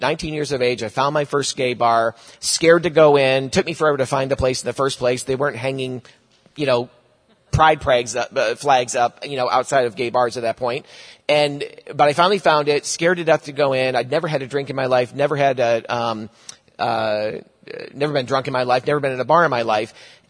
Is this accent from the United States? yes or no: yes; New York, United States; In my mid-30s, God finally brought me to a church in upstate New York, back in my hometown, where I swore I'd never go back to again